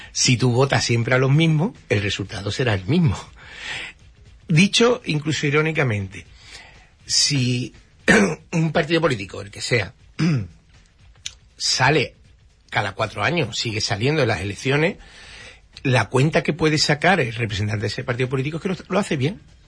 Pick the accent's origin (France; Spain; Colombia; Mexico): Spain; Huelva, Andalusia; nací aquí en Huelva y aquí al ladito de donde estamos, en la Hispanidad, donde me he criado, la calle Rodrigo Caro.